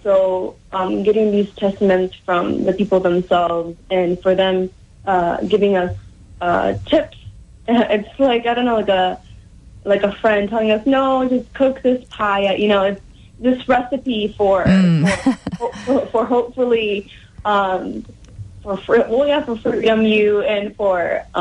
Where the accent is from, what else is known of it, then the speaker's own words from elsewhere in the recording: Uruguay; moved away; I immigrated from Uruguay in South America. And we immigrated, my family immigrated mostly because the way my parents saw it, Uruguay wasn't very good for opportunities for our future.